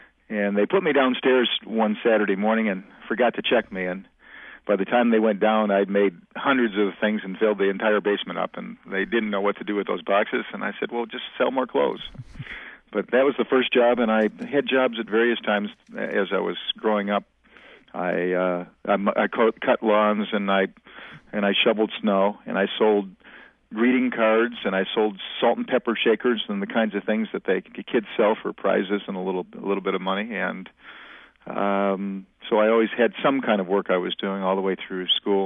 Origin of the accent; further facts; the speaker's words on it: South Bend, Indiana, United States; born there; Well, I was born in South Bend, Indiana.